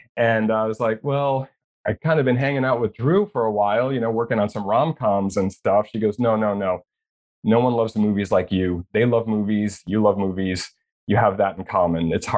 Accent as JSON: {"language": "English", "town": "Long Island", "region": "New York", "country": "United States", "said": "Well, yeah, I'm from Long Island. It's about as far away from Hollywood as you can possibly get."}